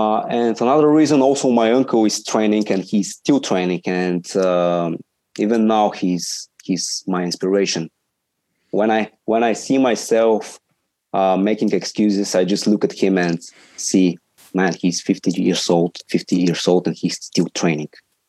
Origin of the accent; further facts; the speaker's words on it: Sofia, Sofia City, Bulgaria; from Bulgaria, Sofia. I'm currently 22 years old